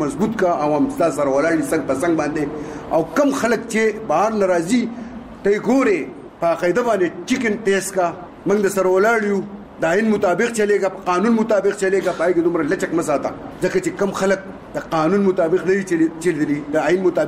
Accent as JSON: {"language": "Pashto", "town": "Swat", "region": "Khyber Pakhtunkhwa", "country": "Pakistan", "said": "مونږ چې څومره د سوات اوسیدونکو خلک یو"}